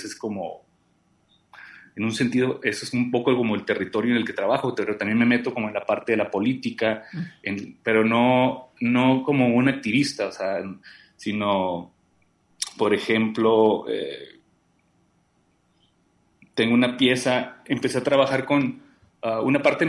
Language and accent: Spanish; Tecate, Baja California, Mexico; moved away as an adult; now in Guadalajara, Mexico; yo soy de Tecate, Baja California.